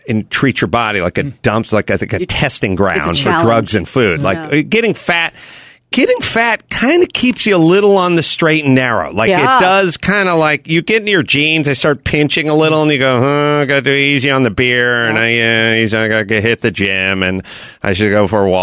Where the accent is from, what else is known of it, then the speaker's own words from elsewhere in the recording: Los Angeles, California, United States; For those who know Los Angeles a little bit, you know, there's downtown. But I grew up in the Valley.